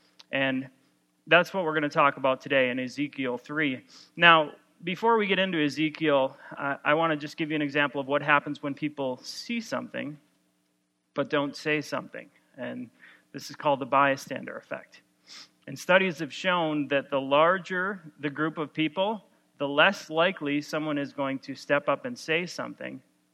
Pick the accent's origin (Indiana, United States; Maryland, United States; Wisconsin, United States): Wisconsin, United States; born there; She was born in Minnesota. I was born in Wisconsin, so we decided to get married on neutral territory.